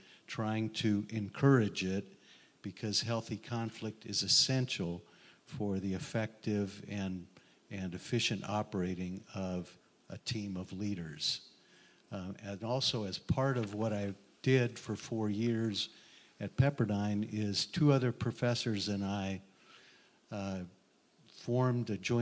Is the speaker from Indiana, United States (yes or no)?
no; Berkeley, California, United States; I grew up in Berkeley, and I grew up as the son of a Palestinian Arab and an Israeli Jewish mom.